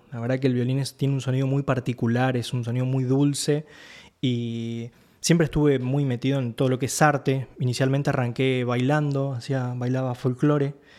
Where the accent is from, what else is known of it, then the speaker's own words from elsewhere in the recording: Misiones, Argentina; de donde vengo, de esa cuestión de Misiones es una tierra que mezcla muchas culturas, mucha diversidad, muchos animales, muchas flores, hay mucha fauna y flora en general